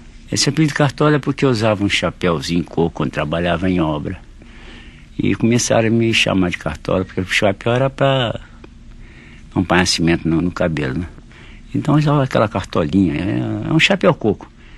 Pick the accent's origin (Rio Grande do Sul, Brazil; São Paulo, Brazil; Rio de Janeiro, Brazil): Rio de Janeiro, Brazil; born there; Eu nasci no Rio de Janeiro, no bairro do Catete, na rua Ferreira Viana, em 1908, no dia 11 de outubro.